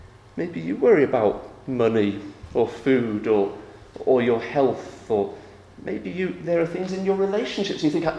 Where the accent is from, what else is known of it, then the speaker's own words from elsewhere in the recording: England, United Kingdom; So what I'm hoping, as an Englishman, will happen after Owen Farrell's awful kicking yesterday